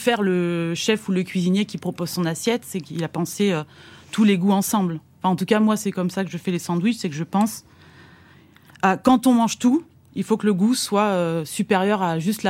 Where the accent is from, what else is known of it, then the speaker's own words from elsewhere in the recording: Provence-Alpes-Côte d'Azur, France; Moi, il faut savoir que je suis de Provence, donc voilà.